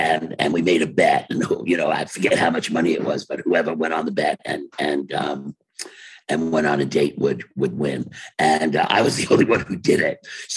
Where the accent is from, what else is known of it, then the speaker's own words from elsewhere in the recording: Brooklyn, New York, United States; even if he came from LA and I came from Brooklyn, we're always going to be the first ones to show up at a meeting.